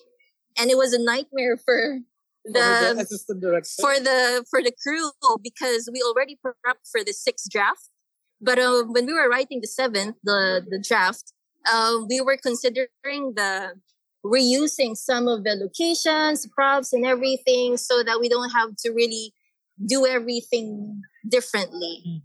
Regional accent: Mindanao, Philippines; Island of the Philippines. And in Mindanao, and I'm from there. Somehow it was my hometown which my family escaped from

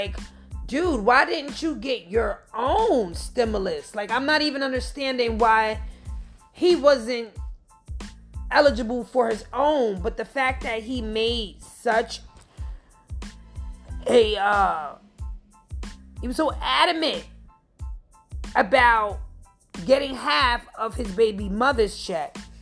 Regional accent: Bronx, New York, United States; when I was growing up, I lived, I'm from Walton Avenue. I'm from 165 in Walton.

